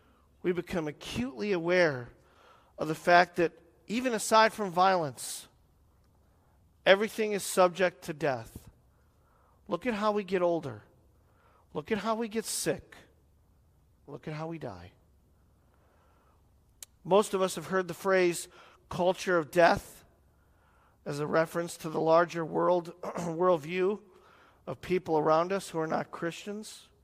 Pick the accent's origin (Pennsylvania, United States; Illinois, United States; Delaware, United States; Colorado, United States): Illinois, United States; Chicago; I'm from Chicago. And I don't say that to joke.